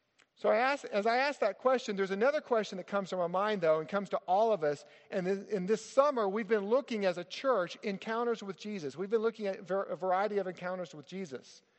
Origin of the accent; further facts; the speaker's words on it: Arkansas, United States; I grew up in the Ozark Mountains. Now, that's northwest Arkansas.